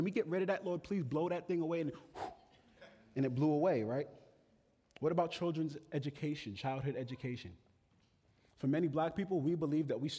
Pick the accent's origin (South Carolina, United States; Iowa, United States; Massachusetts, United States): Massachusetts, United States; Boston; So I'm from Boston, right?